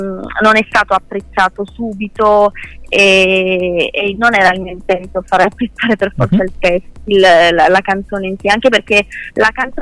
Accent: Basilicata, Italy; già a 10 anni, già ero sui palchi della Basilicata, io di origini sono della Basilicata, Calabria

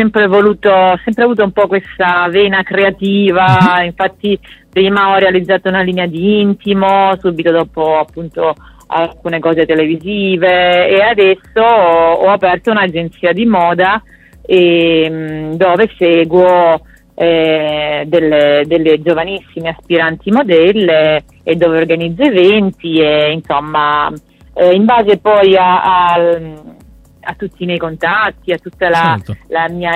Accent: Apulia, Italy; now in Milan, Italy; mi sono trasferita dalla Puglia a Milano, la città per eccellenza, no?

